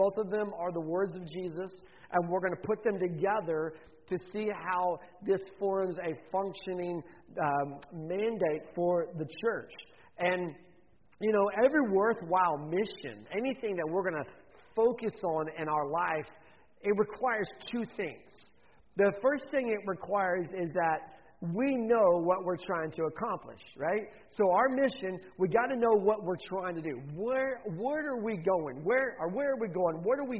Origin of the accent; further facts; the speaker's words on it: Oklahoma City, Oklahoma, United States; now in Panama; We live in the Republic of Panama. I'm from Oklahoma, from west of here, Oklahoma City area.